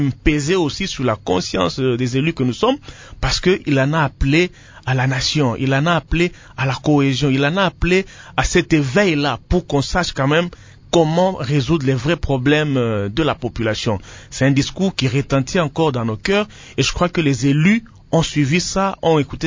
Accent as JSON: {"language": "French", "town": "Tshikapa", "region": "Kasaï", "country": "DR Congo", "said": "Chez moi, à Chikapa, au village, on ne connaît pas"}